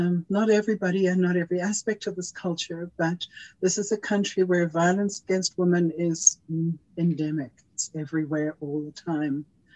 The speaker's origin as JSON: {"language": "English", "country": "South Africa", "said": "from South Africa."}